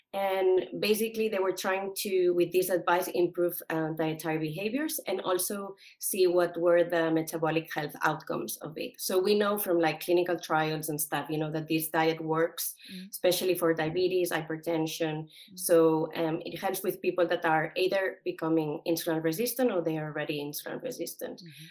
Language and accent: English; Barcelona, Catalonia, Spain; So yes, I'm from Barcelona, Spain.